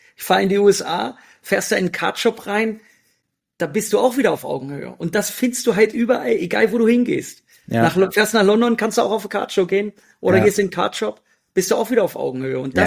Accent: Hanover, Lower Saxony, Germany; Ich komme ja aus Hannover.

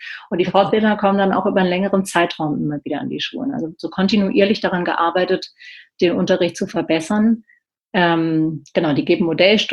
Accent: Berlin, Germany; ich bin ja aus Berlin

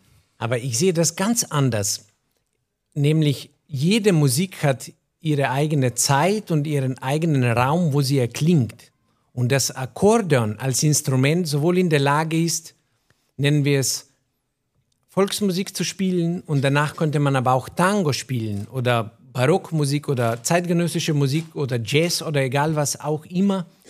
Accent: Slovenia; now in Germany; denn als ein Slowene, der da auf dem Balkan aufgewachsen ist, kommt man nach Deutschland.

